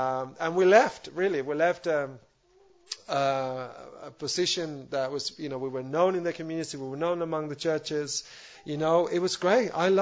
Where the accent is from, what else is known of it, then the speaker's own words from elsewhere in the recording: Spain; English is a second language; I'm from Spain.